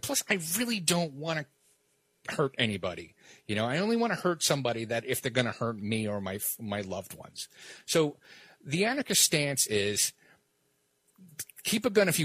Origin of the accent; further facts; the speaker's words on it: Brooklyn, New York, United States; I grew up in Brooklyn.